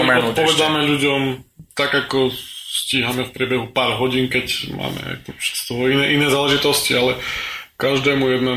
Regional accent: Spiš, Slovakia; accent: Spiš; my spíšiaci, ktorí aj samozrejme možno, že ja teraz mám nejaký spisky prízvuk

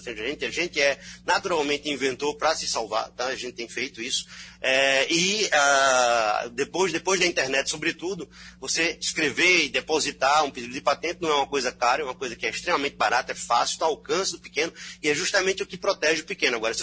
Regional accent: Belgium; Eu sou belga também, estou sendo brasileiro e belga.

